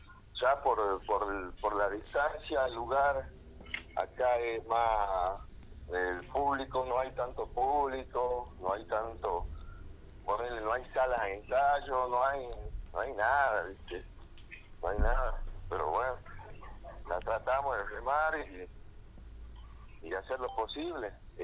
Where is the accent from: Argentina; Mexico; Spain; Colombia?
Argentina; Orán, Salta; Todos somos de acá de Orán.